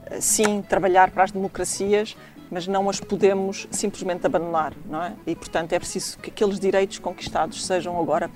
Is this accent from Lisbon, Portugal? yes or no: no; Faro, Portugal; sou algarvia, estamos no Algarve